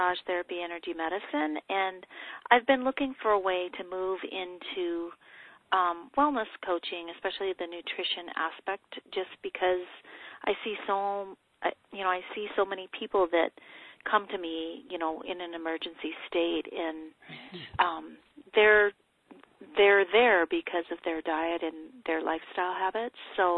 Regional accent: North Dakota, United States; I'm from North Dakota.

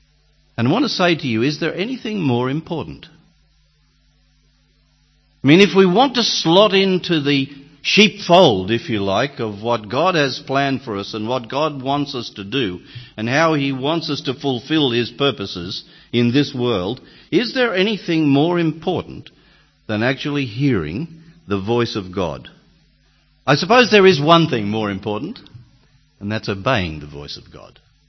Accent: Australia; Now, bear in mind, I come from Australia, and our sheepfolds are a little bigger than the ones here.

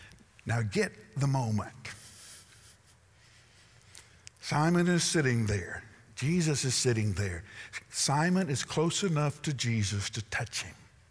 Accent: the South, United States; Now I'm from the South. You're from the South. We all know what it means to fix and to get ready.

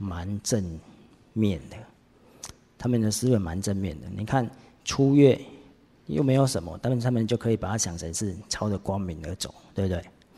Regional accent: China; 但是我们中国人总是有一句话，夕阳无限好，只是近黄昏

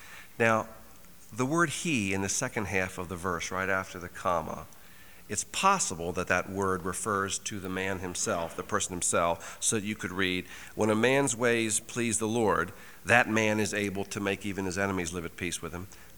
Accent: Baltimore, Maryland, United States; I grew up in Baltimore, Maryland, and the schools we attended were fairly large.

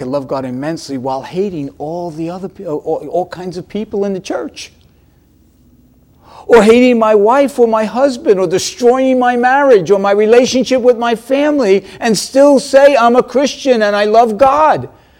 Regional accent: New York, United States; I didn't see that when I was growing up in New York too often.

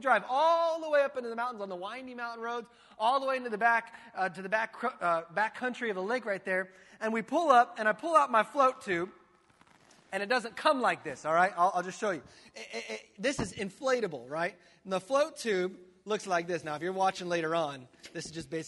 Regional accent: Yucaipa, California, United States; I was born up in the mountain communities. I grew up in Yucaipa when Yucaipa was not cool, all right?

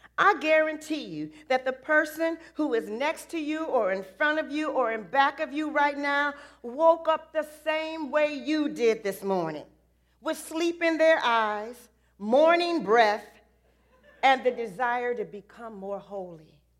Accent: Detroit, Michigan, United States; there was a lady named Barbara where I grew up in Detroit who had an old broken down, I think it was a Buick.

